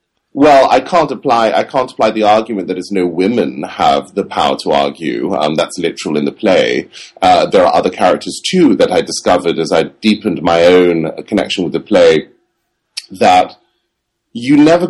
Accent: England, United Kingdom; when I was growing up in England

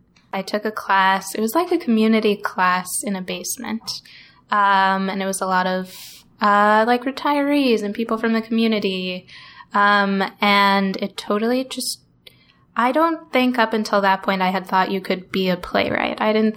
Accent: Nevada, United States; And I grew up in Nevada.

